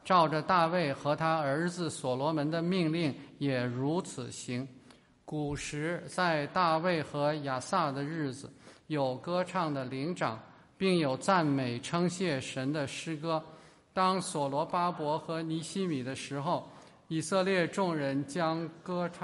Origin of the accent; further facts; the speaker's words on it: China; 我们中国人的文化当中讲敬拜